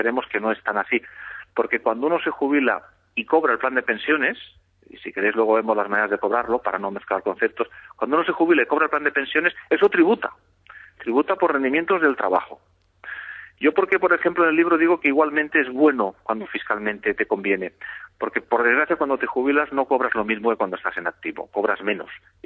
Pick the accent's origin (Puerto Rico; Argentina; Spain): Spain; Como somos muy españoles